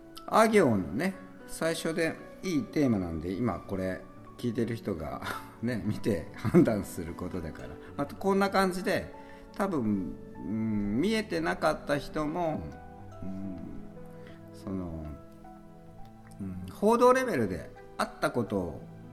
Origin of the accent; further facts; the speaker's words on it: Okayama, Japan; でもこれすごい有名な話なのね、この地元岡山の中では。